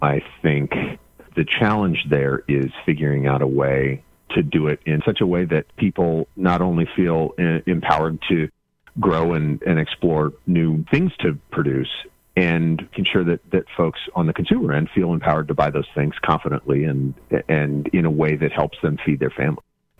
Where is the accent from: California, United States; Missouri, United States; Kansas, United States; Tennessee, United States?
Kansas, United States; I grew up in Kansas